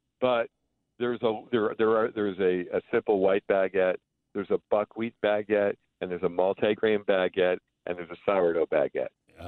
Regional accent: Buffalo, New York, United States; I'm in my hometown of Buffalo.

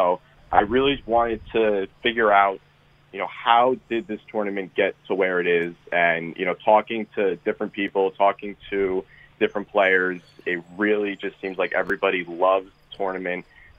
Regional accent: Mahwah, New Jersey, United States; So, no, I'm not from Connecticut. I'm from Mahwah, New Jersey, in Bergen County, right northeastern New Jersey, right outside of New York City.

